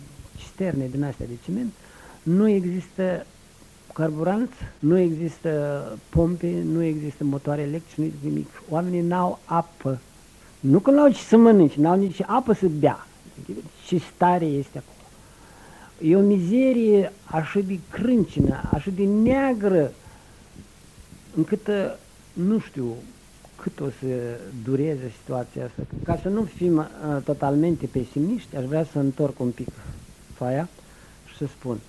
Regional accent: Transnistria, Moldova; Vreau să spun că merg în satul meu, acolo, în Transnistria.

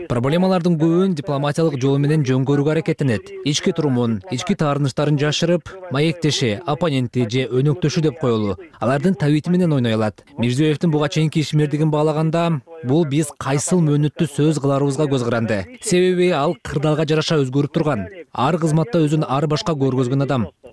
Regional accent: Samarkand, Samarqand Region, Uzbekistan; Өзүм ал премьер-министрлікке чейин бир нече жыл губернаторлык кылган Самарканддан болом.

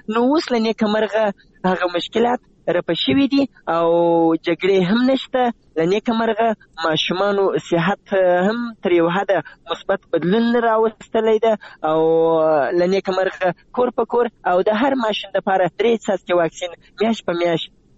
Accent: Zabul, Afghanistan; زه د زابل یم او پرون له زابل نه بل ورځ راغلم تقریبا.

